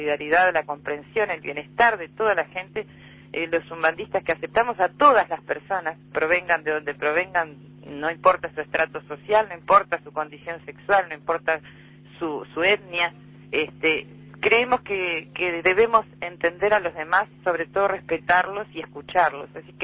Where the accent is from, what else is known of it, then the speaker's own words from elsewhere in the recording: Uruguay; creo que somos uruguayos